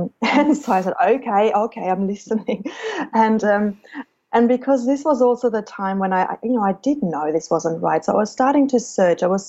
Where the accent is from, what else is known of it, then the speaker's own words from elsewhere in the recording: Germany; growing up in a society, I chose Germany as my home country